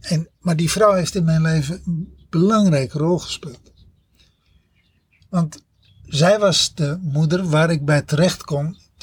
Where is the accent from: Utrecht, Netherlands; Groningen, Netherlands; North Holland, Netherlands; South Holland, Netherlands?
North Holland, Netherlands; Texel; Ik ben opgegroeid op Texel voor een deel van mijn leven. Tot mijn lagere school heb ik op Texel gedaan.